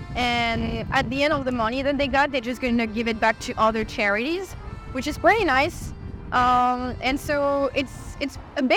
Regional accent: Dunkirk, Hauts-de-France, France; now in Canada; I'm originally from Dunkirk, which is a city in the north of France. It's pretty famous for the Second World War because there's actually also a movie about it. And one of the biggest traditions where I'm from, it's called the Carnival.

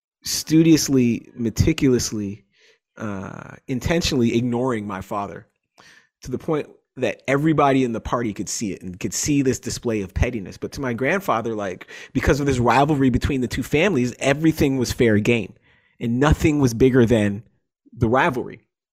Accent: Toronto, Ontario, Canada; born there; I am African American, but I'm also Canadian. Like these are both big, real, equal parts of who I am. I'm Canadian because I was born here, but like the idea that an African American family would come to Toronto, like there aren't a lot of us.

